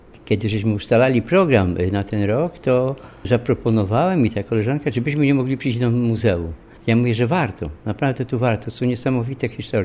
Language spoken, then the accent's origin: Polish; Wrocław, Lower Silesian Voivodeship, Poland; Tak, ja z Wrocławia, tak.